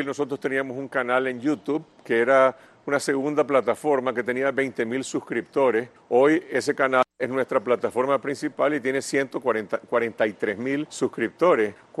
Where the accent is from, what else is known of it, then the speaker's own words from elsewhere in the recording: Nicaragua; moved away as an adult; yo salí de Nicaragua por una situación extrema